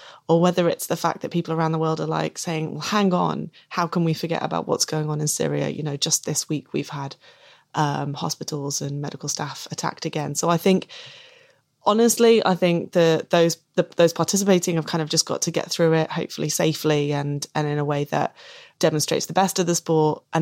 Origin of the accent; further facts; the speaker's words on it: England, United Kingdom; You know, I'm English and I'm not a part of that culture that pervaded before. This is a new way of being English and we're going to be really proud of it.